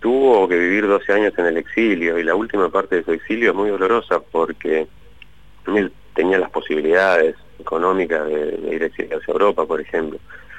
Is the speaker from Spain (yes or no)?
no; Puerto Iguazú, Misiones, Argentina; yo soy de Puerto Iguazú y la realidad de la historia brasileña en la triple frontera en mi infancia era como muy normal para nosotros